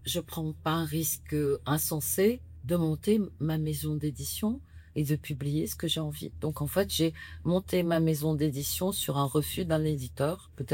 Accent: Algeria; now in France; Alors, j'ai quitté l'Algérie. Bien sûr, la guerre était finie, donc j'ai connu l'indépendance, les premières années d'indépendance algérienne. Et je suis rentrée en France en 68.

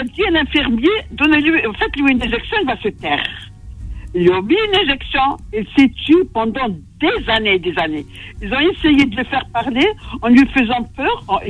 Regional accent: Gouraya, Tipaza Province, Algeria; Je suis exactement native de Gouraya et vous avez déjà visité.

